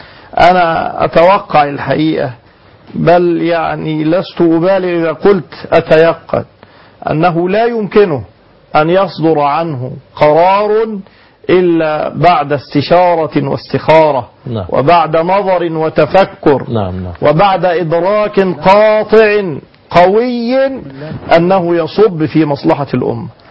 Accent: Egypt; نحن في بلدنا مصر

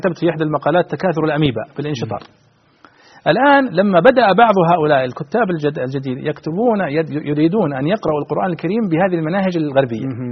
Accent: Saudi Arabia; عندنا في السعودية

